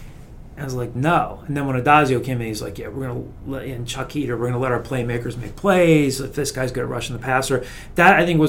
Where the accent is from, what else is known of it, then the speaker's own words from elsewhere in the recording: the South, United States; I'm a southern man. I'm from the south.